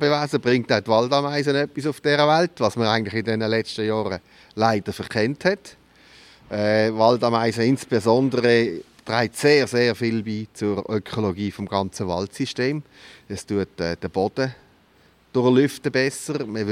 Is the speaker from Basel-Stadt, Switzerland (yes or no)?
yes; Basel, Basel-Stadt, Switzerland; ich bin eben in Basel aufgewachsen, ist mein Schicksal. Aber mein Vater ist ein Entlebucher. Von dem her bin ich back to the roots gegangen damals. Gell? Aber ist jetzt auch schon seit 84